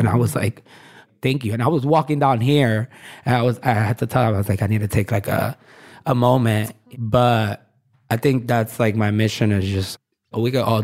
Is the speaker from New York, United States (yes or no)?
yes; New York City, New York, United States; I'm born and raised in Williamsburg.